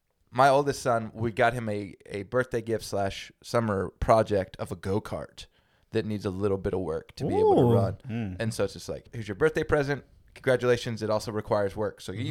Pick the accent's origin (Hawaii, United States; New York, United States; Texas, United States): Texas, United States; I definitely was instructed to do that as a young man growing up on the Gulf Coast.